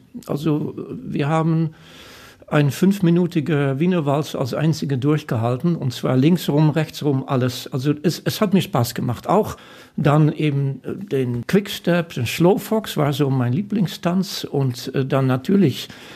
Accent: South Holland, Netherlands; also born or lived in Rotterdam; ich wohnte damals in Rotterdam, ich bin Holländer

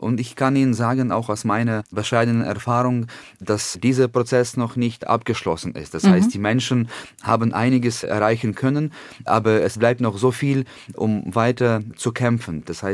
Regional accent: Lviv, Lviv Oblast, Ukraine; German is a second language; also mitten in meine Heimatstadt Lemberg, zu Fall gebracht wurde

